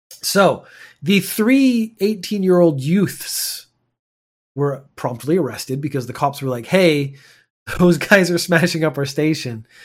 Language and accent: English; Canada; I'm a Canadian. I mean, we're open, happy people.